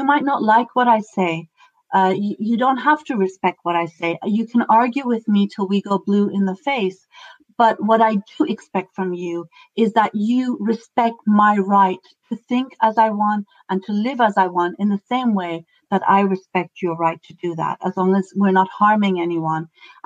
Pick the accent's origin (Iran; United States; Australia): Iran; I come from Iran